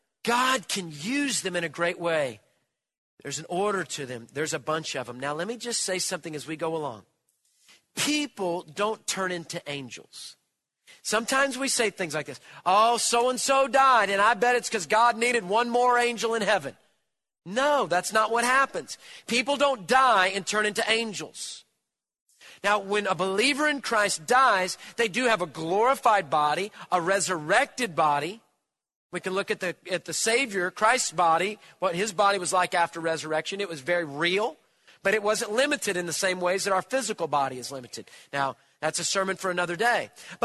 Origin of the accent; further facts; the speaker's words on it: Houston, Texas, United States; I'm a native Houstonian. I grew up on the Oilers, Bum Phillips.